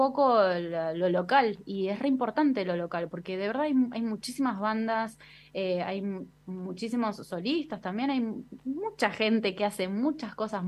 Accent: Buenos Aires, Argentina; now in Mar del Plata, Argentina; Y yo que vengo de Capital

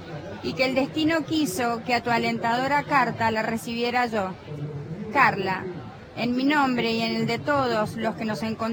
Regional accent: United States; yo soy norteamericana de nacionalidad.

